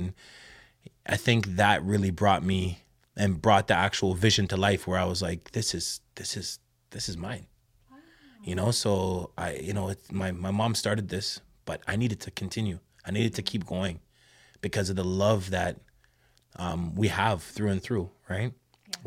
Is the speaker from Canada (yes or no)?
no; Jamaica; because we are Jamaican. We love everybody, right?